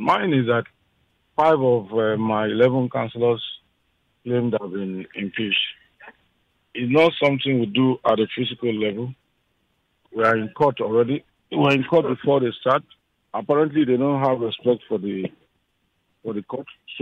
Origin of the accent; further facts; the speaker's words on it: Ijebu-Ife, Ogun, Nigeria; I'm from Ijebufe, and I always have.